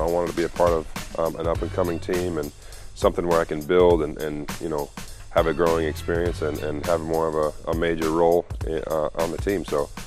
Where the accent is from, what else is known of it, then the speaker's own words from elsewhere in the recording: Utah, United States; You know, I came from Utah, so, you know, having a chance to grow up in that environment, you really, you know, grow to love nature.